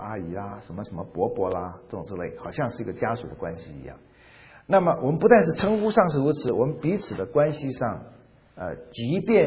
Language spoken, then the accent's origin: Chinese; Fujian, China; 我不知道这是我们福建人的习俗，闽南人，我是福建闽南人哈